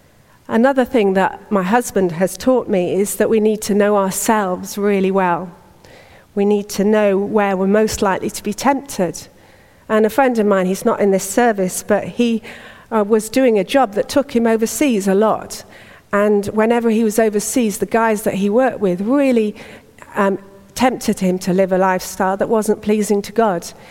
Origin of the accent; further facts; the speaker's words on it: Yorkshire and the Humber, United Kingdom; And I have a habit of saying, well, you know, I'm just from Yorkshire. That's my heritage. It's just the way I am.